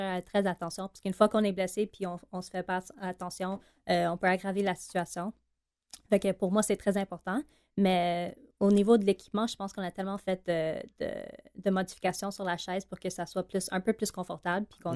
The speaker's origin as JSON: {"language": "French", "town": "Montreal", "region": "Quebec", "country": "Canada", "said": "Moi, je suis de Pierrefonds à Montréal."}